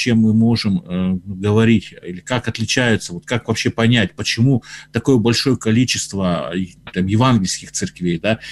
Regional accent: Russia; я же рос России, в Советском Союзе еще, потом в России

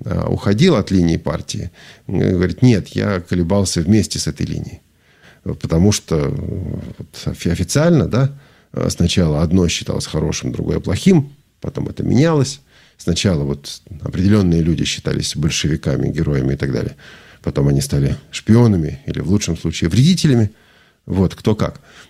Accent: Russia; Да, я понимаю, что слушатели из разных стран, но поскольку я из России, тут понятно.

